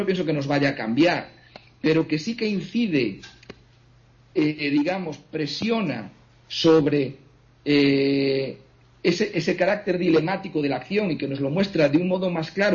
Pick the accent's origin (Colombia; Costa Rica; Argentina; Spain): Spain; Galicia; lo que ocurre en mi pueblo, en Galicia, pues no tiene nada que ver con lo que pasa en Madrid